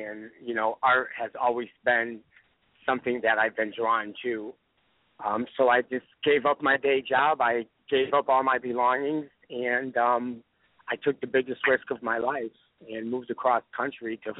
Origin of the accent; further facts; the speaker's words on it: Bristol, Connecticut, United States; now in Coachella Valley, United States; I'm a professional working artist here in the Coachella Valley. I was born and raised in Bristol, Connecticut.